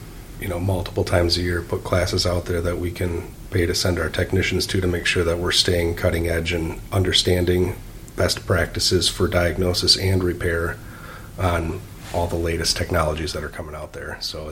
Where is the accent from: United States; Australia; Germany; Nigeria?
United States; Ada; And we love being in Ada. I grew up in Ada, so it was just kind of a sweet transition.